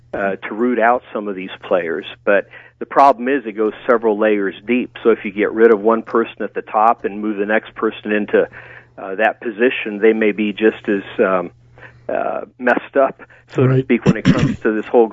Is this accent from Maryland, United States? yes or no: no; Kettering, Ohio, United States; born there; I was born in Kettering, Ohio, so I'm a native Buckeye.